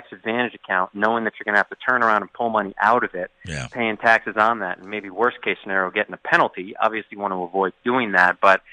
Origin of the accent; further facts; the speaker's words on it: Durham, Connecticut, United States; You know, I'm from Connecticut. I went to UConn, grew up in Durham.